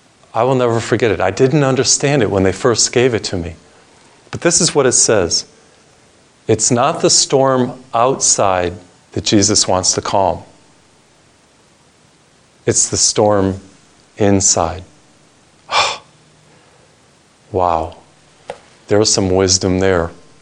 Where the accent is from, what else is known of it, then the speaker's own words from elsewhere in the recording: Massachusetts, United States; I remember I was traveling one time to Boston. That's my home state of Massachusetts.